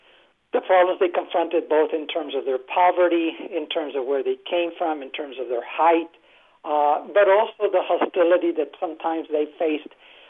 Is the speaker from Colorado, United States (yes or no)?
no; San Antonio, Texas, United States; I think when I was growing up in San Antonio, one of the things I noticed was how we would sometimes never talk about these things